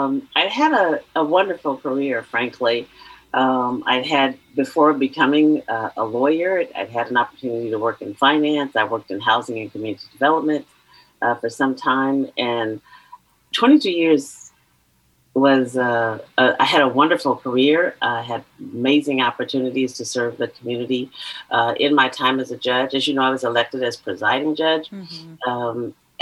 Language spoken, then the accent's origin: English; Oakland, California, United States; So yes, I'm a native Californian. I was born and raised in Oakland, East Oakland, Deep East, as it is now, I understand, called.